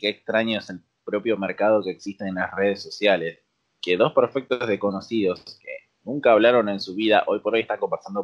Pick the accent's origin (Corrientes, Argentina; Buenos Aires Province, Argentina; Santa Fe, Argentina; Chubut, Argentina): Buenos Aires Province, Argentina; Caseros; No, de realidad de caseros